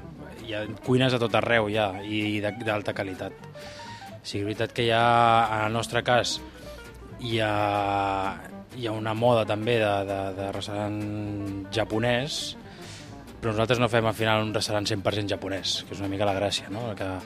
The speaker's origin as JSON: {"language": "Catalan", "town": "Canet de Mar", "region": "Catalonia", "country": "Spain", "tie": "born or raised there", "said": "jo sóc de Canet de Mar, d'un poble d'aquí del Maresme, 40 quilòmetres aquí al costat. I, bueno, sóc d'origen... Bueno, els meus pares són de Xile, però van arribar fa l'any 78 o així."}